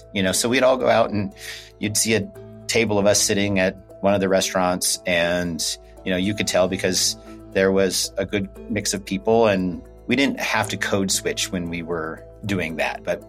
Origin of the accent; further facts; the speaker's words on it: Wyoming, United States; Growing up in Wyoming, there wasn't a single gay bar.